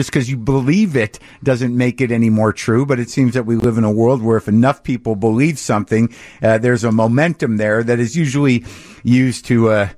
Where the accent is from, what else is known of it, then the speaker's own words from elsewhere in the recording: Albuquerque, New Mexico, United States; I grew up in New Mexico in Albuquerque